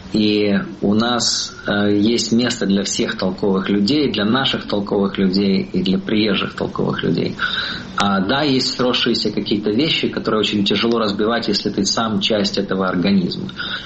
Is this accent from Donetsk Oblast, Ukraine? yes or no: no; Lviv, Lviv Oblast, Ukraine; born there; Я могу говорить по-русски, я могу говорить по-украински, я родился во Львове